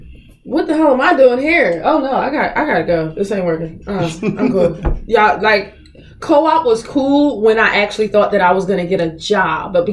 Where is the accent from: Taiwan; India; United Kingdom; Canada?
United Kingdom; Manchester, North West England; accent: British; So I quite enjoy my British accent.